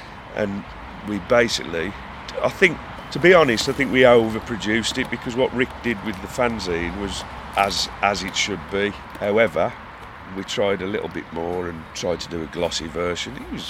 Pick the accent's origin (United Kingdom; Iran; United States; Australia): United Kingdom; Wolverhampton, West Midlands; I'm from Wolverhampton.